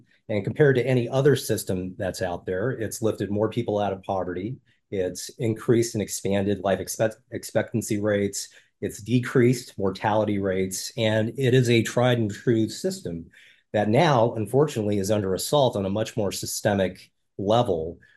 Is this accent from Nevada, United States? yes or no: yes; Las Vegas, Nevada, United States; I grew up in Las Vegas, Nevada, of all places.